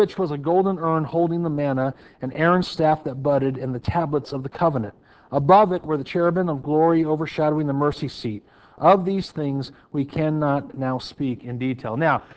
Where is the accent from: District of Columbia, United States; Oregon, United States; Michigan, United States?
Oregon, United States; Hermiston; anytime I go back to my hometown of Hermiston, Oregon, I feel guilty.